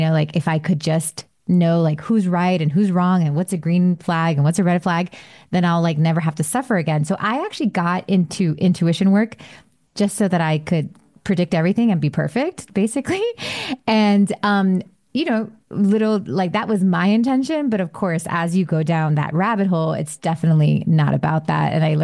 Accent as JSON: {"language": "English", "town": "Miami", "region": "Florida", "country": "United States", "said": "I'm from Miami, so it must have been some sort of club situation."}